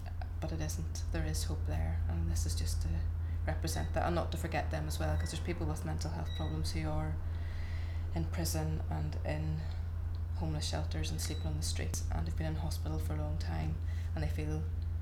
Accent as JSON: {"language": "English", "town": "Belfast", "region": "Northern Ireland", "country": "United Kingdom", "said": "I am 31 years old and I come from Belfast."}